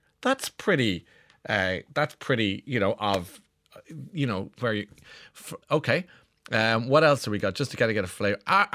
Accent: Tullamore, Leinster, Ireland; I'm 43. I'm from Tullamore.

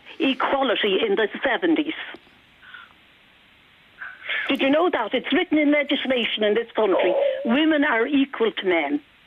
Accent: Ireland; We all know, we are Irish, and we went through the thing.

